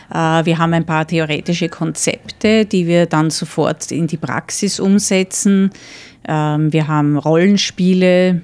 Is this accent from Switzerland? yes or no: no; Austria; now in Australia; also ich bin sozusagen vor 15 Jahren aus Österreich nach Australien gekommen.